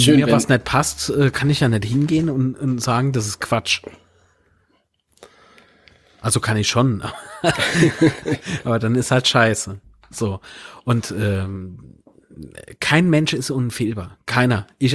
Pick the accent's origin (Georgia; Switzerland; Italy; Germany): Germany; Rhineland-Palatinate; Aber mir sind Pfälzer und mir der wird es.